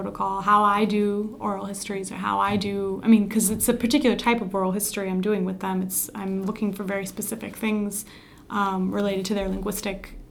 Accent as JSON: {"language": "English", "region": "Ohio", "country": "United States", "tie": "born or raised there", "said": "Like, I'd heard that growing up in Ohio, that, like, Wisconsin was settled by a bunch of Germans."}